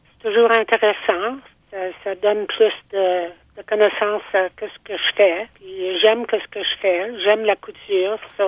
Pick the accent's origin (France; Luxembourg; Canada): Canada; Manitoba; moved away as an adult; also born or lived in Calgary / Edmonton; Ben, j'ai vécu un peu à Calgary, à Edmonton, différents endroits un peu, mais maintenant, quand je suis venue de Manitoba, j'avais 19 ans.